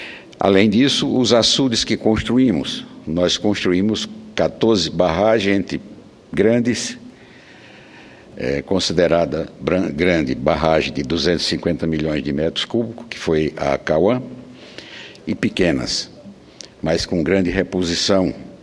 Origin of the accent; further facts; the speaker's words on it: Northeast Region, Brazil; E como nordestino, eu sou sensível a tudo isso.